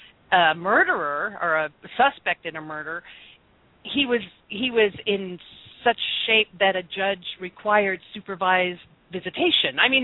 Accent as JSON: {"language": "English", "region": "California", "country": "United States", "said": "Now, I'm from originally from the Eastern Sierra, Nevada's, and the mines over there are not like that."}